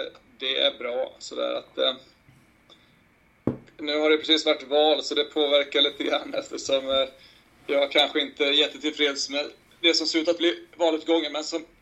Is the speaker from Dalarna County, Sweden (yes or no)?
yes; Borlänge, Dalarna County, Sweden; moved away as an adult; also born or lived in Falun; now in Örebro, Sweden; jag är numera 46 år och är dalmas. Jag är född i Falun men har bott i Borlänge i 19 år, bor jag där. Sen flyttade jag ner till, eller till och med fler, 23 år, nu blandar jag ihop det.